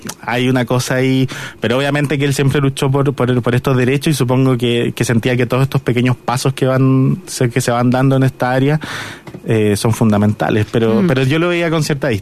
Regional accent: Iquique, Tarapacá, Chile; moved away; Además, yo igual me fui hace mucho tiempo de Iquique, no tengo muchos amigos, digo, no había ninguna conexión

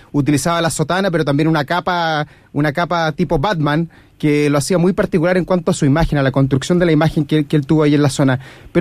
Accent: Punta Arenas, Magallanes, Chile; Yo soy de Punta Arenas

